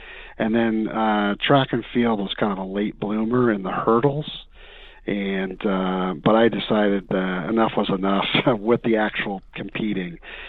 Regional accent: Marcus, Iowa, United States; So I was born and raised in Iowa, cradle Catholic. You mentioned the places that I've lived. I've now lived in all four time zones in the United States. Grew up in a small town in northwest Iowa, Marcus, Iowa

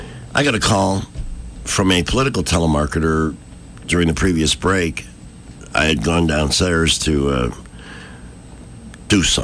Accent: Chicago, Illinois, United States; Yeah. I'm a Democrat, though. I'm from Chicago. That's how we're trained, don't you know?

